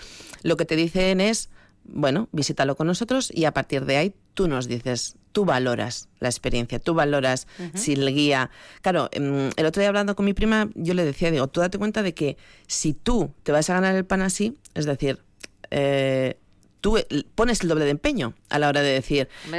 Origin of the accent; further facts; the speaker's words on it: Vitoria, Basque Country, Spain; ¿de dónde eres? De Vitoria.